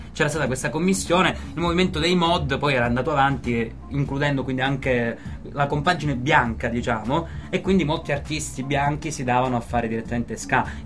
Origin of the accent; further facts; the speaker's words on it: Calabria, Italy; questo caldo non mi sfianca, sono calabrese